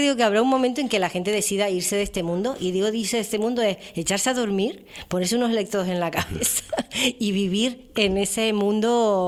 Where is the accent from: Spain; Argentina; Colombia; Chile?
Spain; Icod de los Vinos, Canary Islands; Recuérdanos cuál es tu pueblo. Hico de los Vinos, precioso pueblo, muy bonito. Siempre quería salir de allí